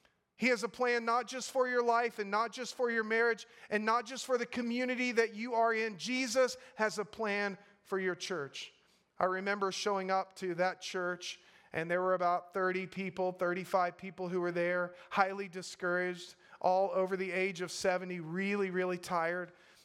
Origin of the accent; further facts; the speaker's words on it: Gulf Coast, United States; I grew up on the Gulf Coast, and because of the faithful witness of an Alliance church, I heard the gospel proclaimed.